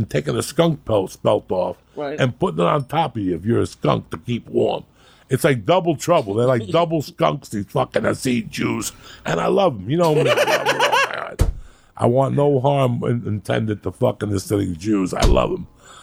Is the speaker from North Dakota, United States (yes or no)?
no; North Bergen, New Jersey, United States; Look at my hometown of North Bergen. Number 2 in the fucking state of New Jersey.